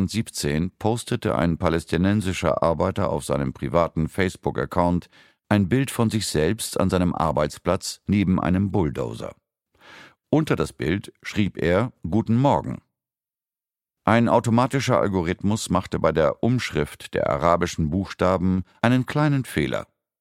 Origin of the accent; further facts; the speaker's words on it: Israel; German is a second language; von den USA bis zu meinem Heimatland Israel